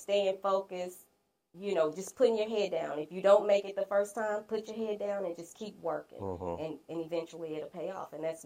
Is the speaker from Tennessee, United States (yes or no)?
yes; Nashville, Tennessee, United States; moved away; we came from Nashville, Tennessee in 2005.